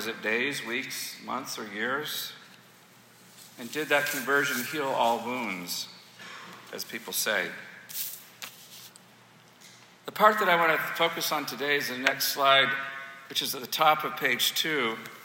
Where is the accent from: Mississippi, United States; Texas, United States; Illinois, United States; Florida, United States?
Texas, United States; Dallas; This, by the way, is in the Dallas Museum of Art. I've seen it in person. That's my hometown.